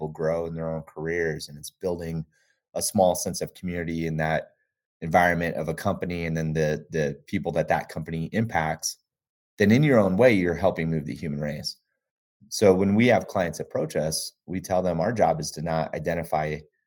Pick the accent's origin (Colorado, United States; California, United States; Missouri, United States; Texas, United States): Colorado, United States; Gunnison; having been born and raised in Colorado, up in the mountains in Gunnison, Colorado.